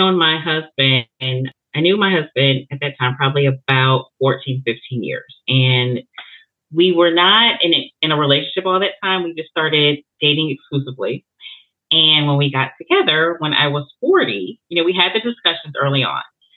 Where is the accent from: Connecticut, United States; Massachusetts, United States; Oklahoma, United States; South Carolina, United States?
Connecticut, United States; moved away as an adult; now in Georgia, United States; So originally I am from Connecticut, but I moved to Georgia almost 30 years ago. So I am officially a peach.